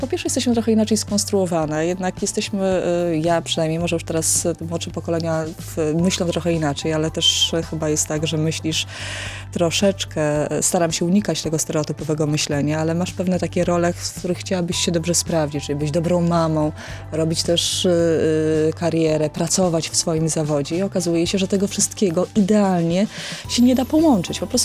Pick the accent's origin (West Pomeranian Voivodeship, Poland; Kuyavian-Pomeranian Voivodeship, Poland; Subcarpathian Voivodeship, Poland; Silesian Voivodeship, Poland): Kuyavian-Pomeranian Voivodeship, Poland; bo jednak jestem z Kujawsko-Pomorskiego, więc czasami odwiedzam te rejony